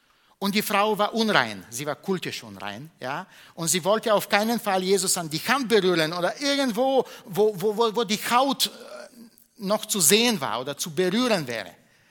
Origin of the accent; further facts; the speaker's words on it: Bulgaria; German is a second language; now in Munich, Germany; in meiner Heimat in Bulgarien